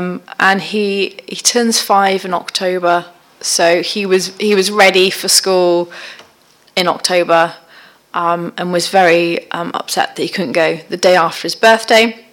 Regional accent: Cheltenham, South West England, United Kingdom; from Script Union. I've worked for SU for, it will be 11 years in November. Clearly I started when I was 15, if only. I am Gloucestershire born and bred, raised in the mighty town of Cheltenham.

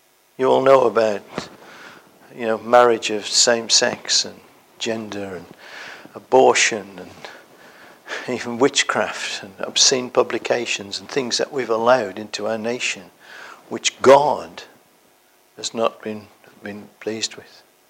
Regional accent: England, United Kingdom; No, I come from England. We don't have these temples.

